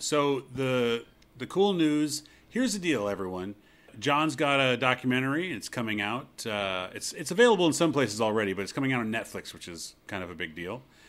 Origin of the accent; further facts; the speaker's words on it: United States; That's my pronunciation. I'm American. I have problems.